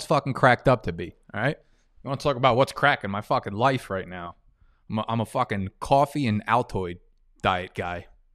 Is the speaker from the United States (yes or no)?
yes; New York, United States; I shouldn't use y'all because I'm from the East Coast, Northeast, New York.